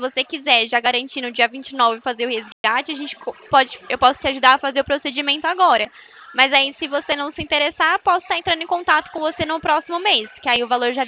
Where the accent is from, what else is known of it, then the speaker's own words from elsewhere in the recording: Americana, São Paulo, Brazil; eu sou aqui de Americana.